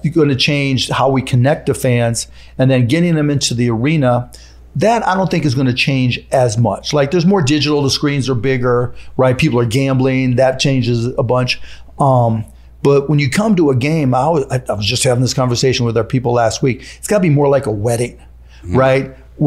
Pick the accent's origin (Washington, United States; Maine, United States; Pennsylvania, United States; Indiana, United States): Pennsylvania, United States; Pittsburgh; I grew up in Pittsburgh. It was Steelers, Penguins, Pirates, right? There wasn't an NBA team.